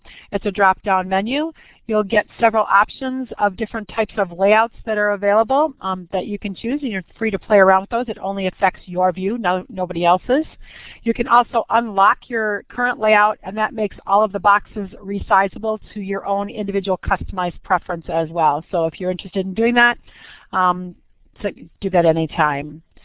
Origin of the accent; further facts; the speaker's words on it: Chicago, Illinois, United States; I'm from Chicago, so we know that we have at least 6 more weeks of winter